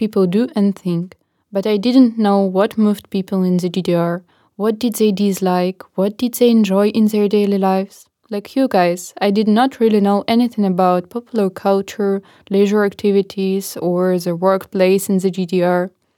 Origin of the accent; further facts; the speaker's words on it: Russia; Because I'm from Russia and have learned about the Soviet Union from my family and in school